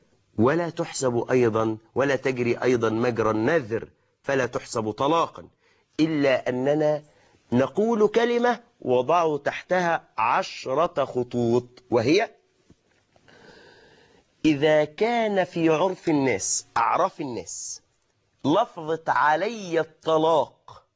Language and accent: Arabic; Egypt; نحن كمصريين يا إخواني